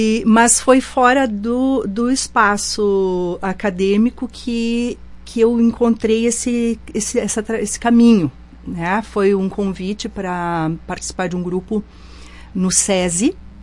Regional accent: Nova Prata, Rio Grande do Sul, Brazil; now in Caxias do Sul, Brazil; Eu venho de Nova Prata.

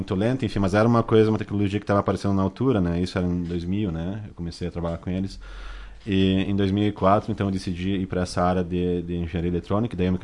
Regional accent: Marau, Rio Grande do Sul, Brazil; born there; Eu nasci aqui em Marau, em 86, 39 anos atrás. A minha família morava na Serra do Carmo, enfim

